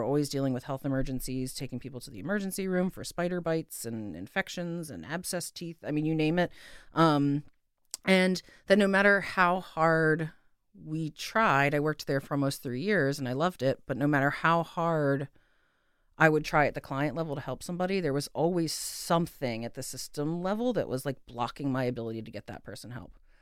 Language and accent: English; Bear, Delaware, United States; I'm a Delawarean. Born and raised in Bear before it was current day Bear, when there were still some farm fields there.